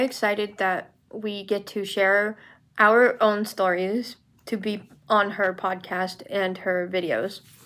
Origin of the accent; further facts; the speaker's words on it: New York City, New York, United States; I'm from New York City.